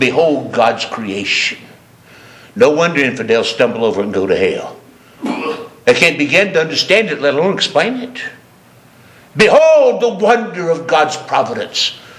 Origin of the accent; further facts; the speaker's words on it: the South, United States; when I was a boy, I was raised in the South, and everywhere we went, from the seventh grade on, we had smoking areas.